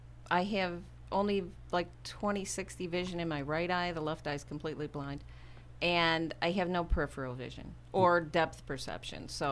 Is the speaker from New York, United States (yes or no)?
yes; Cicero, New York, United States; I am from upstate New York, yeah. just north of Syracuse, yeah. Cicero, New York.